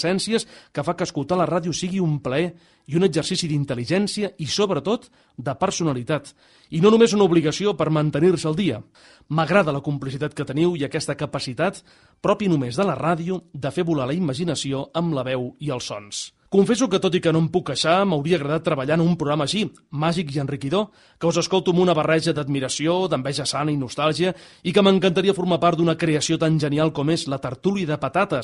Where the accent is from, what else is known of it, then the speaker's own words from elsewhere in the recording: Reus, Catalonia, Spain; born there; Soc nascut a Reus